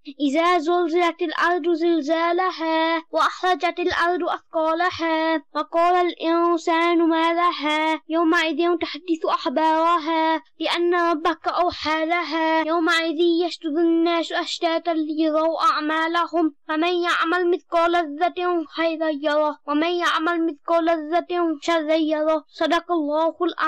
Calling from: Bradford, Yorkshire and the Humber, United Kingdom; I am 9 years old. I am calling from Bradford.

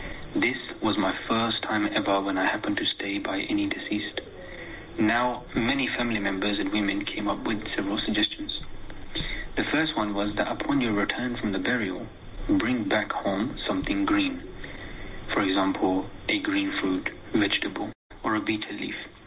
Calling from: Hyderabad, Sindh, Pakistan; I am calling from Hyderabad, Pakistan.

